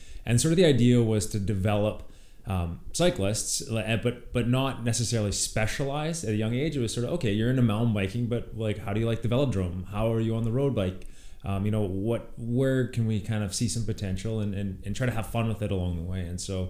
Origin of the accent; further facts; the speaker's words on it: Calgary, Alberta, Canada; I grew up in Calgary, and I lived really close to a provincial park that had single track trails